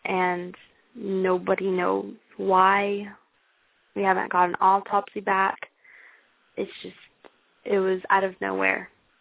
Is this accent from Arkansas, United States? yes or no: no; Sacramento, California, United States; I'm from Sacramento.